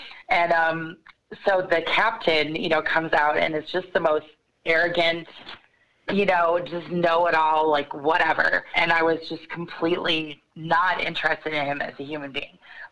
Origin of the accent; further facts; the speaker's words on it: Chicago, Illinois, United States; I'm from Chicago, and I got out of college